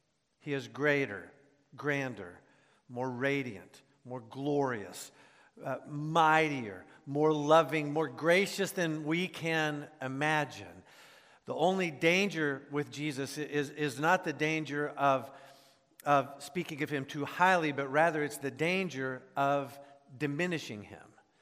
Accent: Midwest, United States; also born or lived in South, United States; Growing up in the Midwest and in the South, Niagara is just a figment of the imagination

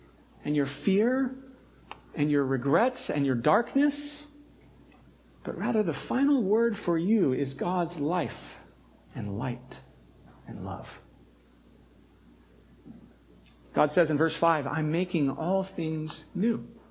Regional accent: California, United States; I grew up in Southern California and I didn't take advantage of the fact that I grew up near really wonderful surfing spots.

